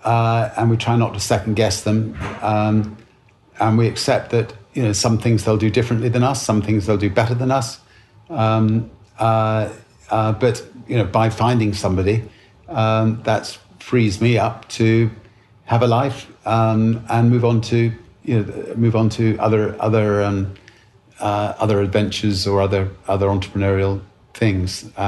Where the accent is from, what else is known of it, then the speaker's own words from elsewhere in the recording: United Kingdom; Being British, order some tea.